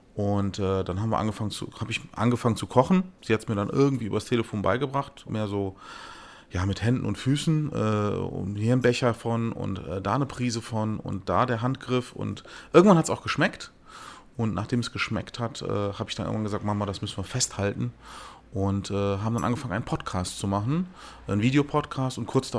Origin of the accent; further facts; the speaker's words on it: Germany; born there; Also Mamas Essen ist halt bei uns türkisch, weil wir halt türkisch aufgewachsen sind. Ich bin ja in Deutschland geboren, Eltern als Gastarbeiter gekommen